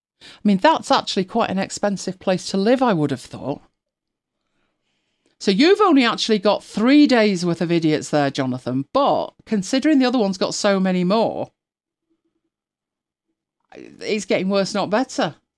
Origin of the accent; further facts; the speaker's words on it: United Kingdom; We're very British, we don't like to offend.